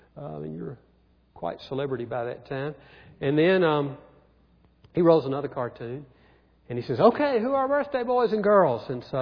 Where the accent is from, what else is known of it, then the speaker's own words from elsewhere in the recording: Birmingham, Alabama, United States; I grew up in Birmingham, and 50s, 60s.